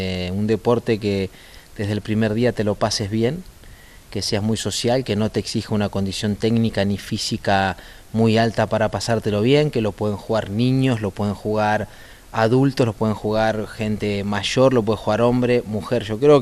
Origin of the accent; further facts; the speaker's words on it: Argentina; hacen el símil porque somos los dos argentinos